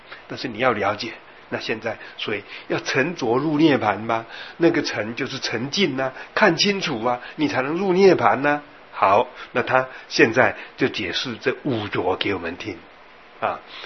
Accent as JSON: {"language": "Chinese", "region": "Yilan County", "country": "Taiwan", "tie": "born or raised there", "said": "我发觉我回去我的家乡啊宜兰变化一样很大。而且更有趣的事情是，我以前小的年轻的时候住的那个矮房子哈"}